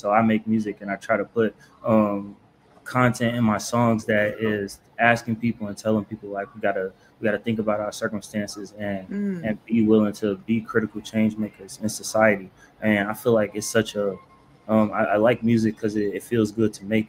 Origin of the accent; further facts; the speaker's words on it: Chicago, Illinois, United States; I am from Chicago. Born and raised, went to Kenwood Academy, Southside.